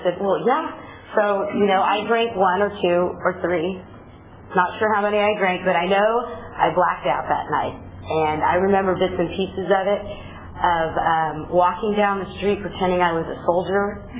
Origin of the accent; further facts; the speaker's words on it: Fresno, California, United States; now in Corcoran, United States; I am from Corcoran. I wasn't originally. I'm from Fresno. I was born and raised there to two wonderful parents